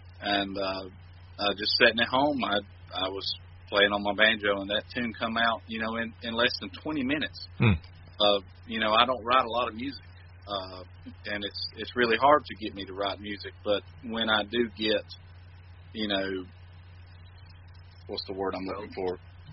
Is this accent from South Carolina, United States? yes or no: yes; Spartanburg, South Carolina, United States; I come from Spartanburg, South Carolina, where, you know, you play with just the guys you know.